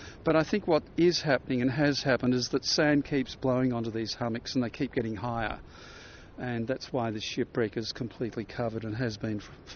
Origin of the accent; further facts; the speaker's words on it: Melbourne, Victoria, Australia; No, I'm not. I'm from Melbourne.